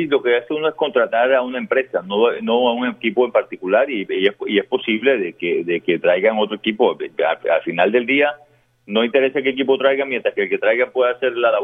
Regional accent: Barranquilla, Atlántico, Colombia; inclusive para nosotros como barranquilleros, que al final del día terminamos absorbiendo ese sobrecosto

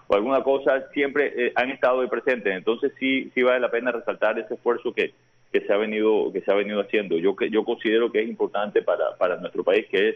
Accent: Barranquilla, Atlántico, Colombia; y nosotros como barranquilleros debemos trabajar unidos

